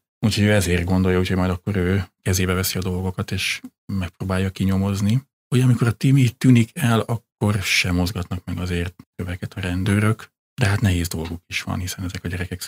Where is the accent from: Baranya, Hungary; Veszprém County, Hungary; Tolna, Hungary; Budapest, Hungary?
Baranya, Hungary; Szentlászló; én is egy nagyon kicsi faluban nőttem föl, Szent László Baranya megyében, ahol hasonló volt a falu lakossága